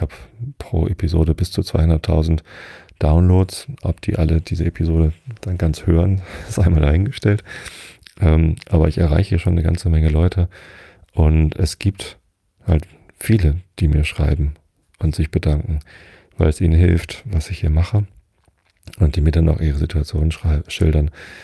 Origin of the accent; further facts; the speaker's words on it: Wistedt, Lower Saxony, Germany; also born or lived in Hamburg; now in Karkensdorf, Germany; Ich habe 11 Jahre in der Stadt gelebt, in Hamburg. Und den Rest meines Lebens habe ich hier auf dem Dorf gelebt, aufgewachsen bin ich in Wistedt. Das ist nur 2 Dörfer weiter.